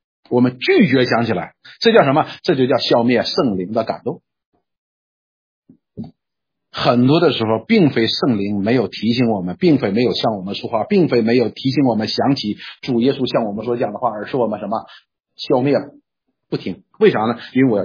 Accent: China; 我们中国人讲吐个唾沫是个钉

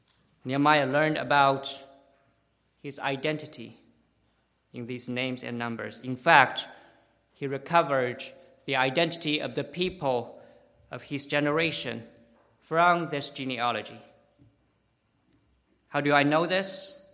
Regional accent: China; English is a second language; Over 2 years ago, I went back to my home country, and I served as a translator for an intensive course taught at an underground seminary.

